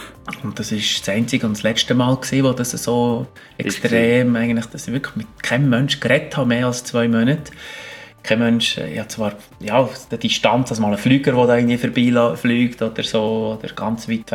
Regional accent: Bern, Switzerland; ich zwar in Bern lange daheim war, und als Berner

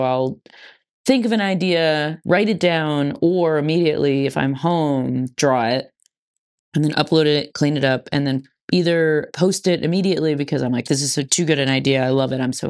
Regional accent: New England, United States; I'm from New England, the originator of the New England IPA

